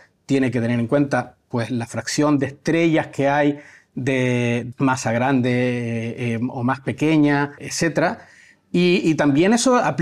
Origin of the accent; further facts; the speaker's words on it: La Laguna, Canary Islands, Spain; yo soy de La Laguna, una pequeña ciudad en la isla de Tenerife, en las Islas Canarias, que están situadas, para quien no se sitúe, pertenecen a España, pero geográficamente están situadas al lado de Marruecos, del Sáhara, más bien, en África.